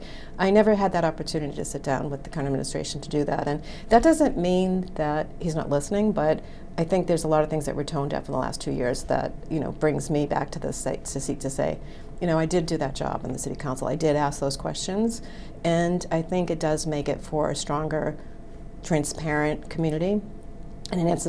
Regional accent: Quincy, Massachusetts, United States; Watching what was happening here in Quincy, I decided, like I said, I was in my hometown, walking into town hall and filled papers

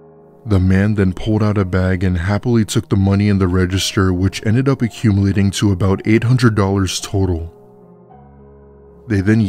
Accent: Greenville, North Carolina, United States; I had just gotten my first ever real paying job at a grocery store in my hometown of Greenville, North Carolina.

